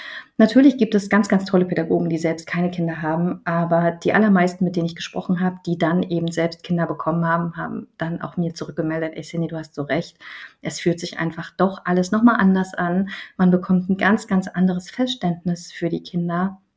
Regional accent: East Germany, Germany; Ich bin ja ein Kind der DDR, ich bin in den 80ern geboren

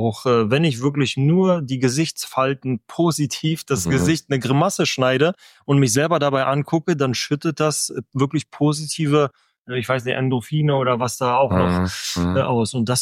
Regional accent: Germany; Ja, und wir als Deutsche neigen halt wirklich dazu, viel zu jammern.

